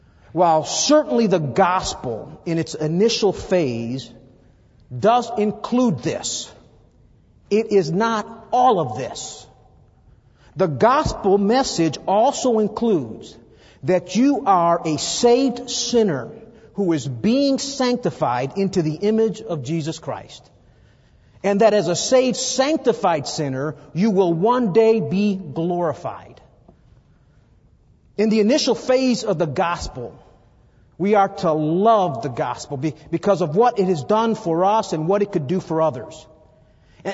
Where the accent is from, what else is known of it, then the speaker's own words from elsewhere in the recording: Chicago, Illinois, United States; I come from Chicago, grew up in the ghettos of Chicago. And when I came to Bob Jones University, there was some speculation whether or not I would make it.